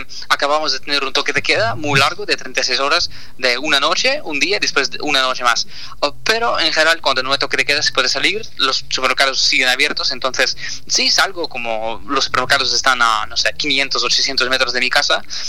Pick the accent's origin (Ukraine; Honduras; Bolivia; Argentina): Ukraine; vemos que la gente entiende que los valores que tenemos en Ucrania, que la vida que teníamos antes de la guerra, era mejor que tienen en Rusia.